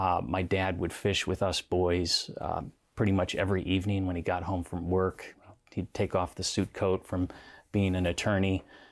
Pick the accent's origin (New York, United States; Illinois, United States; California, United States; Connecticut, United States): Illinois, United States; West Chicago; I grew up in the Chicago suburbs, 30 miles west of the city, and the town of West Chicago, couple miles from Wheaton, Illinois